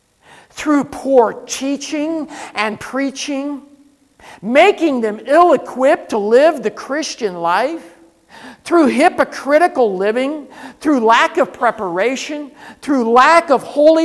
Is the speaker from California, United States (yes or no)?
yes; California, United States; I'm from California. Everything's casual in California.